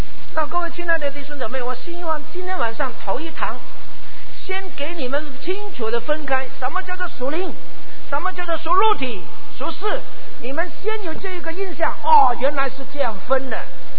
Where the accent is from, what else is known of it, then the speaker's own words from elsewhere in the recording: China; 我们中国人说发财就有福，平安就有福